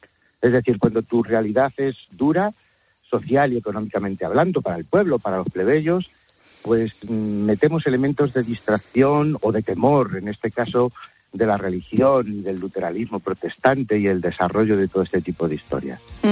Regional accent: Almorox, Castilla-La Mancha, Spain; un joven desheredado de Almorós, que es mi pueblo, un pueblo del noroeste toledano

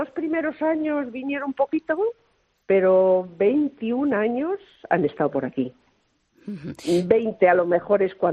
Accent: Arahuetes, Castile and León, Spain; para decir adiós desde mi pueblo, Arahuetes, a la serie Cuéntame

